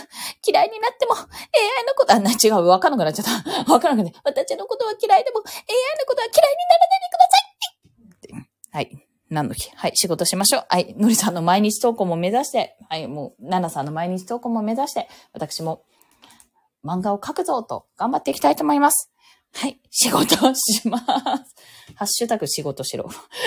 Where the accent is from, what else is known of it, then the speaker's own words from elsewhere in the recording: Bunkyo, Tokyo, Japan; だから私ももともと文京区出身だし